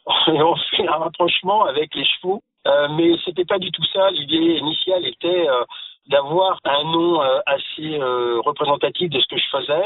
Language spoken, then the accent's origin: French; Mortagne-au-Perche, Normandy, France; born there; moi je suis natif percheron puisque je suis né à Mortagne-au-Perche.